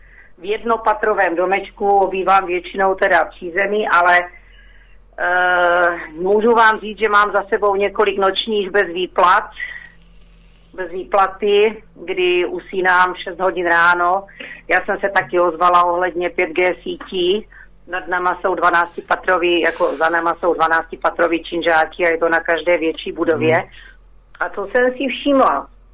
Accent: Otrokovice, Zlín Region, Czechia; já jsem z Otrokovic

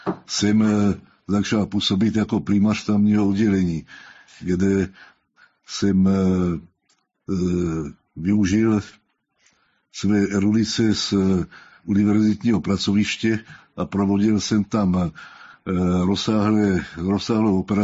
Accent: Brno, South Moravian Region, Czechia; moved away as an adult; byl jsem představen, že jsem urolog a onkolog z Brna. V Brně jsem se narodil, v Brně jsem vyrůstal, vystudoval a začal svou odbornou kariéru. Ale v posledních 20 letech už působím v zahraničí.

